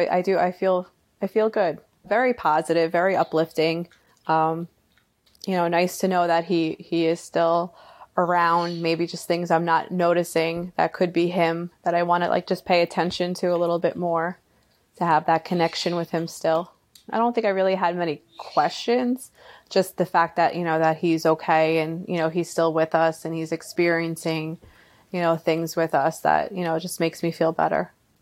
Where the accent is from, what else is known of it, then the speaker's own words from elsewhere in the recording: Long Island, New York, United States; I'm from Long Island.